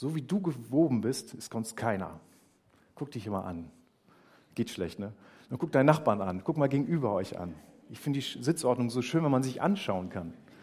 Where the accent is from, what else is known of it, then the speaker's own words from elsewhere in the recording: Northern Germany, Germany; Und wir sind da nicht so sehr orientalisch als Deutsche, als Norddeutsche, aber es geht auch.